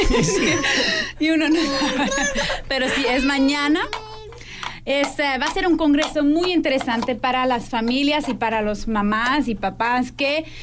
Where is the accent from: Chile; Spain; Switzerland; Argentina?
Switzerland; Ahí nací, en Suiza, exactamente.